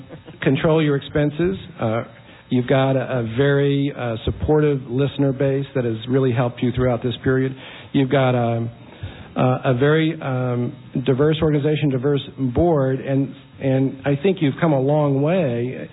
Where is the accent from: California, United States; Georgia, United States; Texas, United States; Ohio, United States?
Texas, United States; Texas. Don't mess with Texas. I know. Yeah. I'm from Texas.